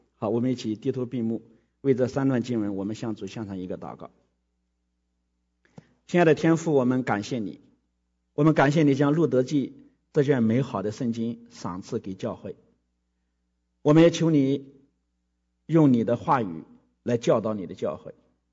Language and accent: Chinese; China; 大家承不承认我们中国人有这种思维？